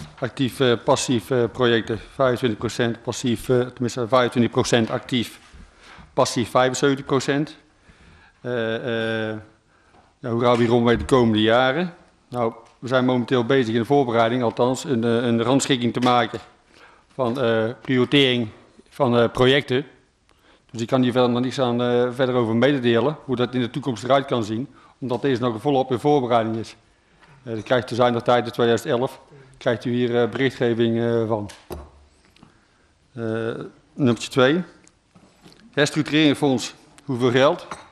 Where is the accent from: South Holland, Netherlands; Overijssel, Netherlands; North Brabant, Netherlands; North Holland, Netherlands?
North Brabant, Netherlands; althans in Noord-Brabant, waar ik vandaan kom, best wel goede opbrengsten gehad.